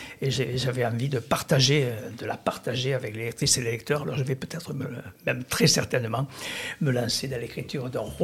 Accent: Albi, Occitanie, France; born there; comme j'ai dit, j'ai fait mes études à Albi

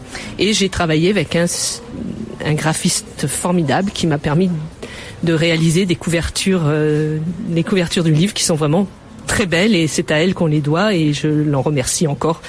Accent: south of France, France; now in Marguerittes, France; j'ai grandi dans le sud de la France au Pradé, et puis après j'ai maintenant depuis une vingtaine d'années, je vis à Marguerite à côté de Nîmes.

